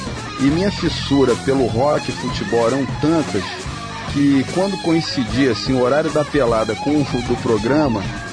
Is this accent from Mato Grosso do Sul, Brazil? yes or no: no; Rio de Janeiro, Brazil; eu sou carioca da Zona Norte, criado em Jacarepaguá